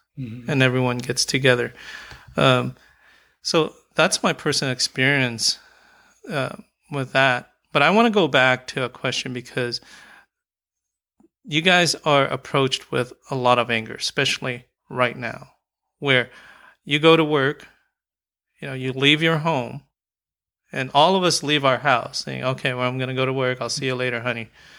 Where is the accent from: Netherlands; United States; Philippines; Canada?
Philippines